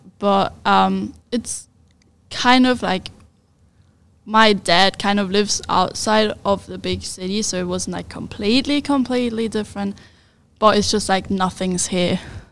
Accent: Germany; English is a second language; now in United States; I'm from Germany, a pretty bigger city, but not really big.

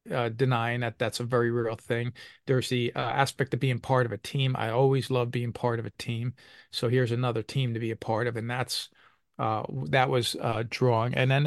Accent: Kearny, New Jersey, United States; growing up in Kearny, New Jersey, everybody knew everybody. And it was a large Scottish population, a large Irish population, and a decent-sized Italian population, but everybody knew everybody.

